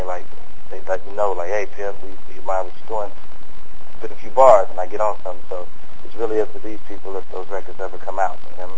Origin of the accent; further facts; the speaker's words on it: Fresno, California, United States; I'm from Fresno, California, west side Fresno, California, which is central California, about 2 hours from L.A., about 2 hours from San Francisco, right there in the middle.